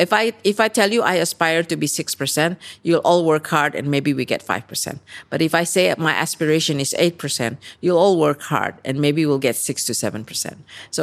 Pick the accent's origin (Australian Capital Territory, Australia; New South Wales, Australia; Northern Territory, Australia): Australian Capital Territory, Australia; Canberra; English is a second language; I'm a Australian primary school, high school, university alumni.